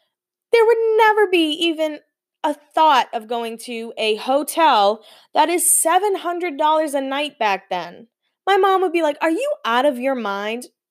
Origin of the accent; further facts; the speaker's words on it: East Coast, United States; Growing up on the East Coast, the water was always so cold. I hated the beach.